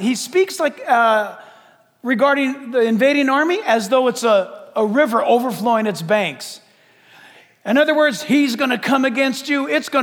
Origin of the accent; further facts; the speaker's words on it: California, United States; we grew up here in San Diego and then Orange County.